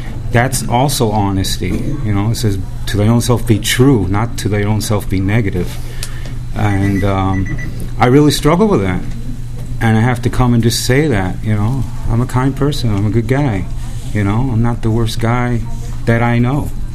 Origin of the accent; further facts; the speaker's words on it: New York, United States; I'm a sexaholic from New York.